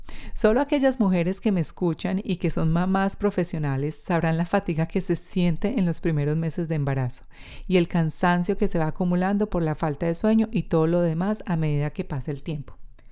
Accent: Colombia; now in Australia; Como colombiana trabajando en Australia en una empresa americana altamente competitiva

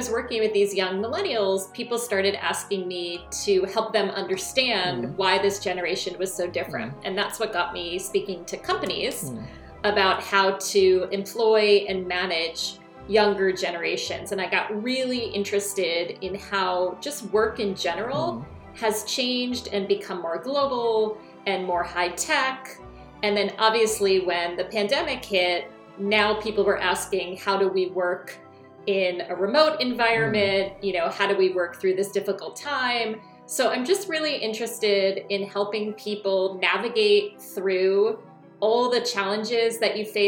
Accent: United States; also born or lived in Australia; So I grew up in the United States, went to college, and I didn't know what I wanted to do when I graduated from college.

